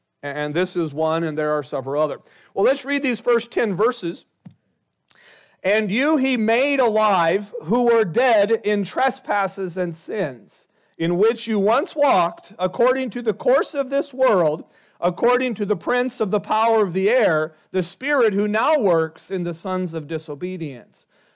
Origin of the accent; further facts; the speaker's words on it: Hospers, Iowa, United States; this is home turf for me. I grew up in Hospers, went to high school in Orange City, came to Dort College